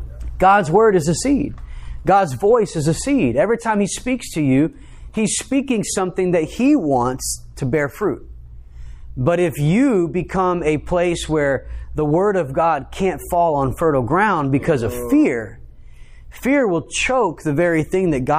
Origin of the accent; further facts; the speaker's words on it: Texas, United States; accent: twang; I can get around my family from East Texas and my accent changes. My twang comes back and before long I've got boots on.